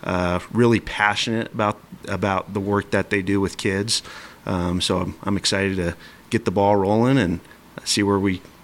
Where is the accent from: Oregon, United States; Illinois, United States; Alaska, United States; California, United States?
Oregon, United States; moved away as an adult; I born and raised in Oregon. This is actually my first job outside of Oregon.